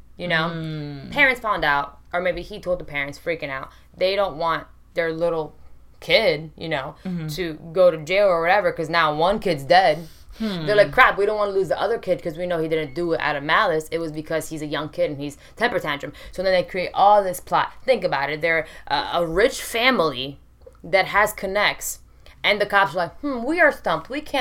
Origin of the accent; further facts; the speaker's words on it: Baton Rouge, Louisiana, United States; I grew up in Baton Rouge.